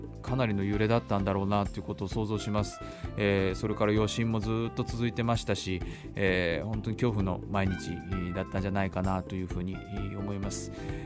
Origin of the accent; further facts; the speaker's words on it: Kanazawa, Ishikawa, Japan; also born or lived in Tokyo; もう東京13年、生活してきたんですが、つい先月からですね、生まれ故郷のふるさと金沢に、生活の拠点を移しまして、ちらほちら新幹線に乗って、収録にやってきております。出身は石川県金沢というところで、18年間、過ごしてきたわけなん